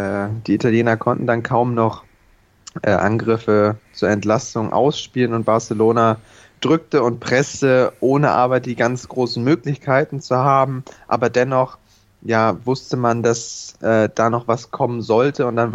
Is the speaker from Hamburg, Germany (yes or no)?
yes; Hamburg, Germany; wir Hamburger